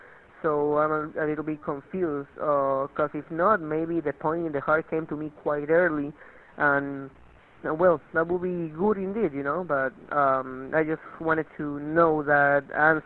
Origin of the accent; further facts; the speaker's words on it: Miami, Florida, United States; also born or lived in Ecuador; from Miami, Florida. I was born in Ecuador, though.